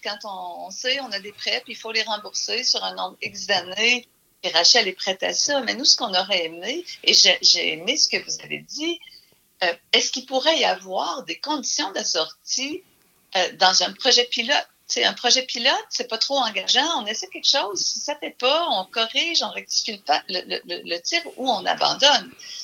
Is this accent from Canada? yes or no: yes; Canada; On est tous des Canadiens qui allons à Saint-Kitts